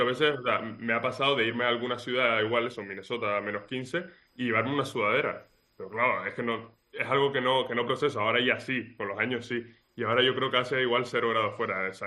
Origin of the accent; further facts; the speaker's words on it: Spain; Estoy adaptado a la cultura, pero yo soy español, vamos, eso no me lo quita nadie